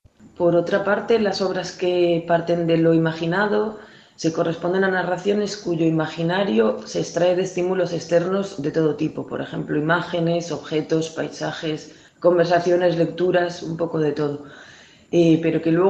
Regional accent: Cantabria, Spain; soy cántabra, aunque actualmente resido entre Senegal y España.

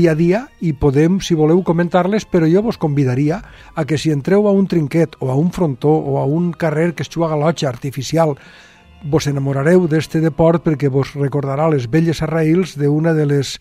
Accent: Paterna, Valencian Community, Spain; Terramelar és del meu poble, de Paterna.

